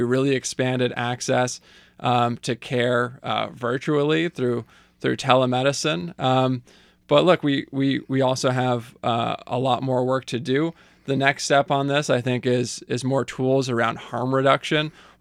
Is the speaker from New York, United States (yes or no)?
no; Massachusetts, United States; And so, you know, growing up on the Cape, I have lost a lot of friends and people I've known to the opioid epidemic.